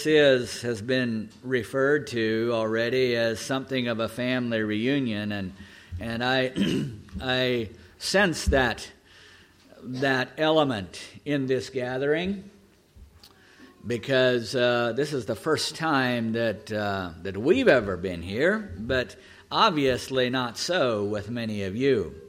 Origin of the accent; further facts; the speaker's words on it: Kansas, United States; But my wife grew up in Plain City, Ohio, and I grew up in Kansas.